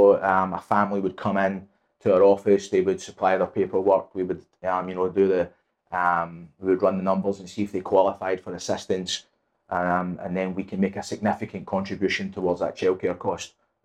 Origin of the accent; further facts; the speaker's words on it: Scotland, United Kingdom; moved away as an adult; now in United States; I'm from Scotland. I've been here since 2012, and I call Florida my home.